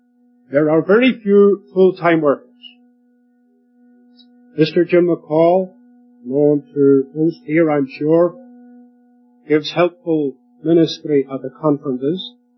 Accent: Ireland; now in Australia; we came from Ireland

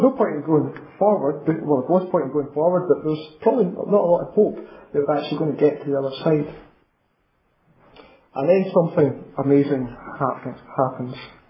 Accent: Arbroath, Scotland, United Kingdom; I grew up in Arbroath, past Dundee, spent 25 years of my life there. And as you probably know, Arbroath is a fishing village.

